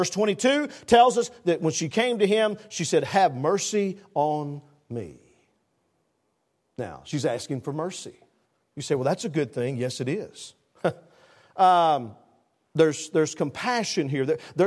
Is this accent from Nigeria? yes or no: no; the South, United States; Now, y'all, when I say, hey, I'm from the South, I say y'all, okay?